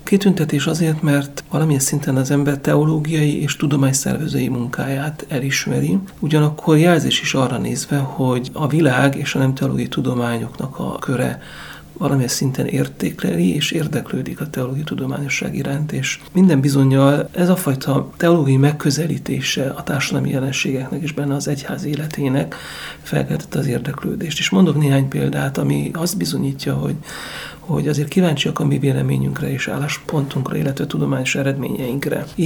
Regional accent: Transylvania, Romania; láttuk a kisebbségi létformában, akár erdélyi magyarként, akár reformátusként ennek a súlyát és az erejét

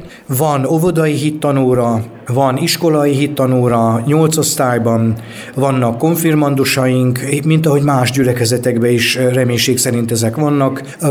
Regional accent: Miskolc, Borsod-Abaúj-Zemplén, Hungary; miskolci vagyok, Miskolc-Szirmán éltünk, a Miskolc-Szirmai gyülekezet a kibocsátó gyülekezetem

